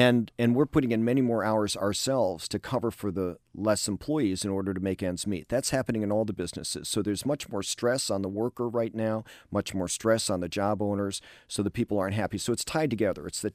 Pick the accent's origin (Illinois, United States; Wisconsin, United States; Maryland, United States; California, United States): Maryland, United States; now in Anne Arundel, United States; I mean, I grew up in Howard County, and of course, I live in Anne Arundel